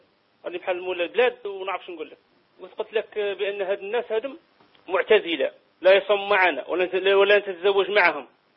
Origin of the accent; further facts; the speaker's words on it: Algeria; إحنا عندنا في الجزائر